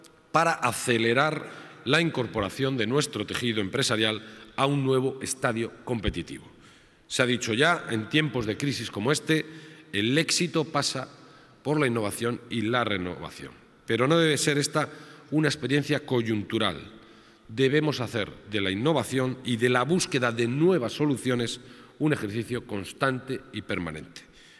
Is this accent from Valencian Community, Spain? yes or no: no; Basque Country, Spain; lo que hacéis vosotros aquí lo tenemos que hacer todos, como sociedad vasca y como país en el mundo.